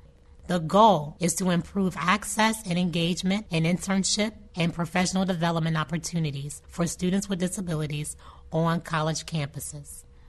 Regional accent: Columbus, Ohio, United States; After graduating, I returned to my hometown of Columbus, Ohio, armed with 2 degrees, an undergraduate and graduate degree in business.

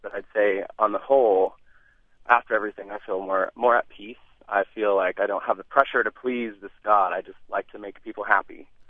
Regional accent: Midwest, United States; I am from the Midwest. I grew up in a pretty conservative, devout family.

